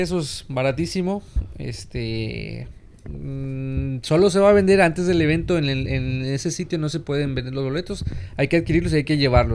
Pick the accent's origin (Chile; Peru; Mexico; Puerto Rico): Mexico; Cancún, Quintana Roo; born there; yo nací en Cancún. Orgullosamente cancunense y vallisoletano.